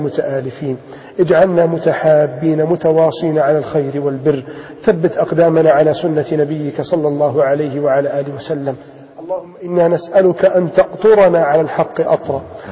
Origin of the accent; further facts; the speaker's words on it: Egypt; بلادنا مصر